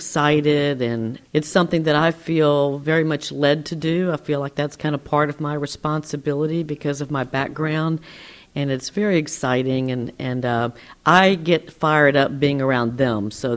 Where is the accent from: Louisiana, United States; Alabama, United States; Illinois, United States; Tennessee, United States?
Louisiana, United States; You know, I'm born and raised in Louisiana and plan to retire here in Louisiana